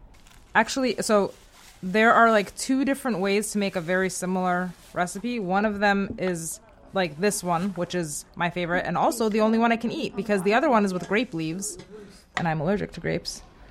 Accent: New York, United States; now in Massachusetts, United States; I am from New York, born and raised, and I am now living in a suburb in Massachusetts with my husband and two kids.

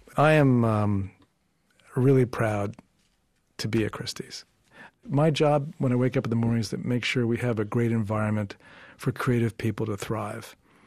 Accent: New York City, New York, United States; born there; So am I. I was born in the Bronx.

